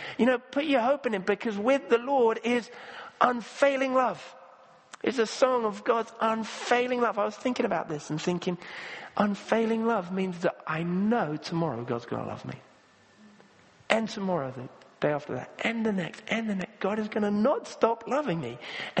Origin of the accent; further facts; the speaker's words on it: Kenya; Or I grew up in Kenya, where there's a lot of sort of security crime issues. So actually, it's a very common thing to have watchmen. They call them askaris.